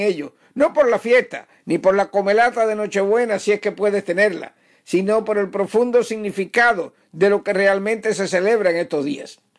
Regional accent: Cuba; yo también soy cubano y sé lo que pasa en el corazón de mi pueblo

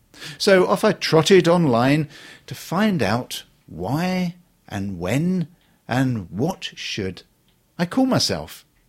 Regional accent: United Kingdom; Well, I'm a Brit

